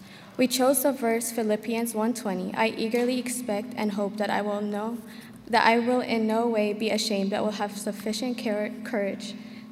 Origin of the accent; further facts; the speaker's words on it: Cairo, Cairo Governorate, Egypt; now in Louisville, United States; I'm the publicist. I'm a part of the Ignited class, and I'm originally from Cairo, Egypt, but I live in Louisville.